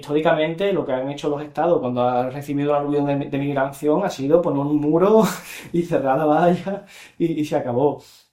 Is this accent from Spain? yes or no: yes; Cádiz, Andalusia, Spain; soy de Cádiz.